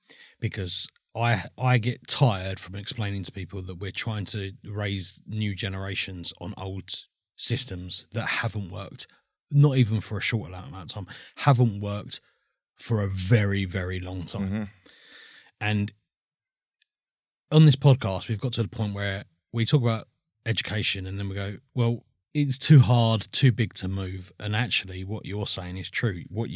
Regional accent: Croydon, London, United Kingdom; I'm from Croydon originally.

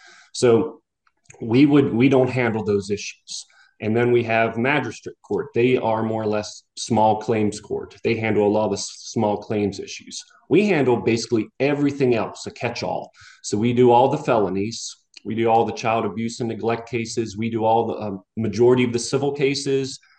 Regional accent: Philippi, West Virginia, United States; And other than that, personally, I grew up in Phillippi, and that's where I currently live.

